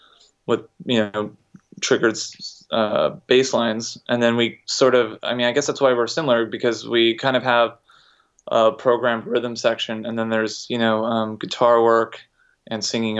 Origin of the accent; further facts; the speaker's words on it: Los Angeles, California, United States; I grew up in Los Angeles.